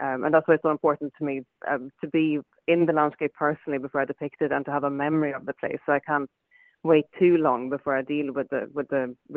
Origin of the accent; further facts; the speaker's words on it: southern Sweden, Sweden; my work is very much concerned with the kind of area where I grew up in Sweden, in southern Sweden.